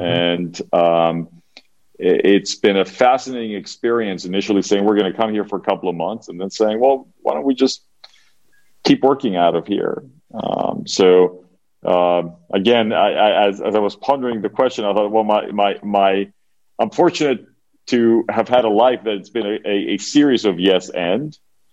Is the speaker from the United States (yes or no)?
no; Cyprus; moved away as an adult; So how about I come to my home country of Cyprus, which I had not lived here since I was 19, since the early 1990s.